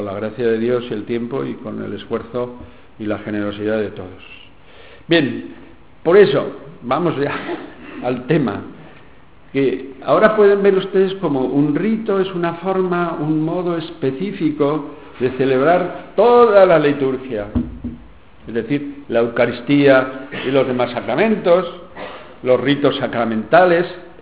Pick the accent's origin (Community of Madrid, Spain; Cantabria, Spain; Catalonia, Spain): Community of Madrid, Spain; Aldea del Fresno; born there; la parroquia de San Pedro Apóstol de Aldea de Fresno, que es donde yo nací, o me nacieron mis padres hace 73 años casi